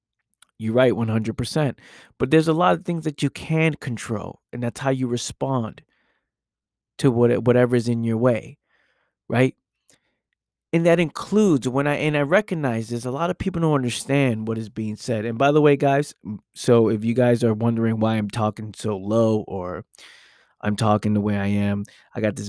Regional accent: New York City, New York, United States; You know, I lived in New York City most of my life. Like, I would say 99% of my life is born and raised in New York City, right?

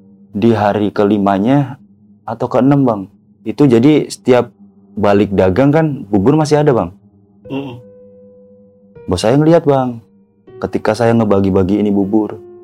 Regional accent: Pemalang, Central Java, Indonesia; Dari Jawa, Pemalang.

